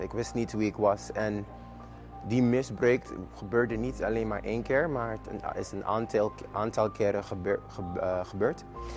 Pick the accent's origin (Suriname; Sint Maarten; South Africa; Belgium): Sint Maarten; born or raised there; moved away as an adult; now in Netherlands